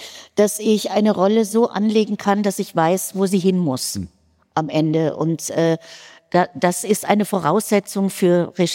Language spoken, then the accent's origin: German; Frankfurt, Hesse, Germany; die kommt aus Frankfurt, die Göttin der Jagd. Ich konnte meinen Dialekt plötzlich wieder einbringen